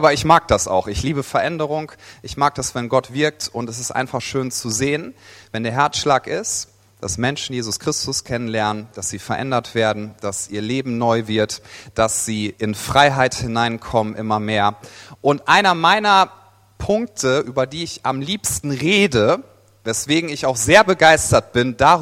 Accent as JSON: {"language": "German", "town": "Wuppertal", "region": "North Rhine-Westphalia", "country": "Germany", "said": "Dann, ich komme ja aus Wuppertal."}